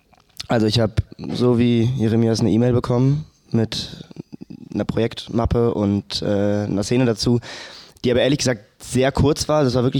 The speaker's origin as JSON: {"language": "German", "region": "Berlin", "country": "Germany", "said": "Ich komme aus Berlin."}